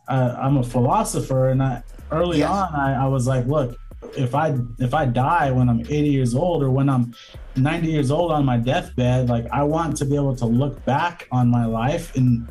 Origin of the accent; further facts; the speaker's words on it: Norco, California, United States; also born or lived in Santa Ana; So from third grade, I grew up in Norco, and I was, you know, the person I am today is molded by my time in Santa Ana